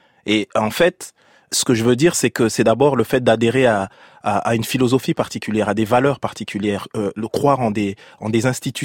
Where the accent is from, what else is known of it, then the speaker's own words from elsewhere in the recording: France; mes racines sont congolaises, africaines, je prends soin de mes racines, elles sont importantes, mais mon tronc, mes fruits, mes branches, je suis français, européen.